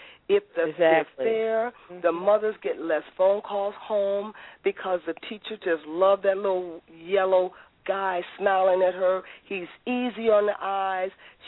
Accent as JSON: {"language": "English", "town": "Gary", "region": "Indiana", "country": "United States", "tie": "born or raised there", "said": "I grew up in Gary, Indiana. I just happened to live in the suburb."}